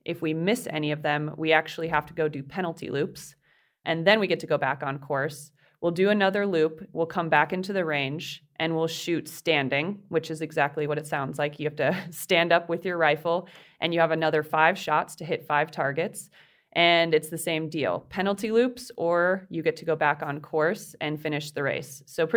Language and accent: English; Wisconsin, United States; I grew up a runner in Wisconsin